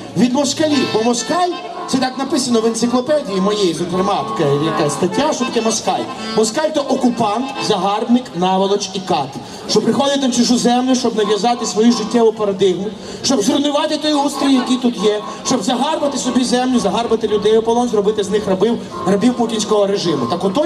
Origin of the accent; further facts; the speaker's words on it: Stryi, Lviv Oblast, Ukraine; Я служив в радянській армії. Мене загребли з мого рідного Стрия і забрали до групи радянських військ Німеччини.